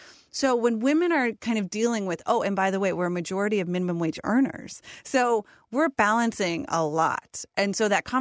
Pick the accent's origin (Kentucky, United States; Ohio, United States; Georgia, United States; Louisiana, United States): Ohio, United States; now in Washington, D.C., United States; currently living in Washington, D.C. I was born and raised here in Ohio.